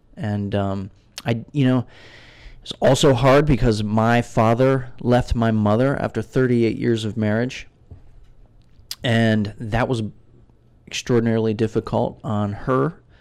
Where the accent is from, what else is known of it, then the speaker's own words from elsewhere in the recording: Steubenville, Ohio, United States; She's from Steubenville, too. She's from my hometown. So there's this sort of built-in understanding about who we are, where we come from